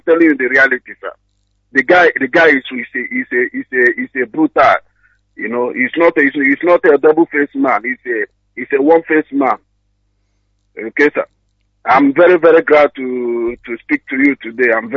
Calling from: France; I'm calling from France.

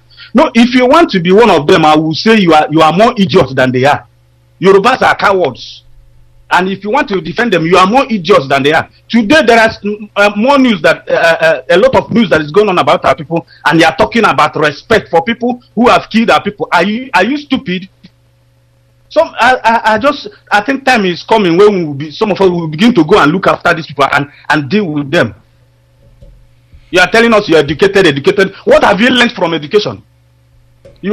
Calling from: Malaysia; English is a second language; I'm calling from Malaysia.

